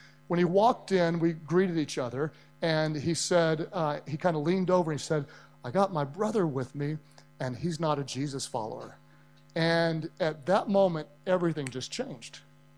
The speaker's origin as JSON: {"language": "English", "town": "Oklahoma City", "region": "Oklahoma", "country": "United States", "tie": "born or raised there", "said": "in my hometown, Kevin Durant was just left. Kevin Durant was the NBA most valuable player. And it was kind of odd. I live in a boring place. Nobody travels to Oklahoma City for vacation."}